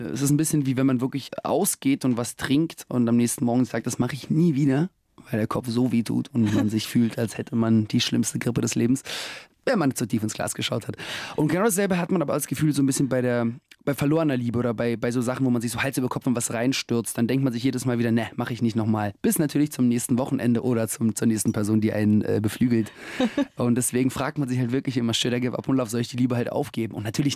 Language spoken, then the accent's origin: German; Germany; also born or lived in Russia / Israel; Ich komme aus Russland, bin aufgewachsen in Deutschland und Israel und habe mein Schauspielerleben in London begonnen. Zurzeit pendle ich zwischen den Ländern und Städten, lebe aus dem Koffer